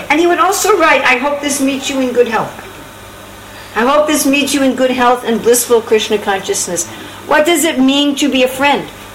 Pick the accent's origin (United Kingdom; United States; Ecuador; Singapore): United States; New York; Also, because I'm from New York, I have no culture at all.